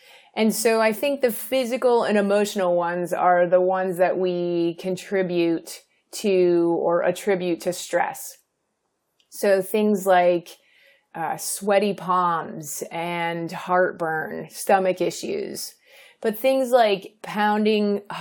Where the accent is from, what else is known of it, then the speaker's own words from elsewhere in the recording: East Coast, United States; now in California, United States; I come from the East Coast, and sarcasm I've always felt is part of my charm.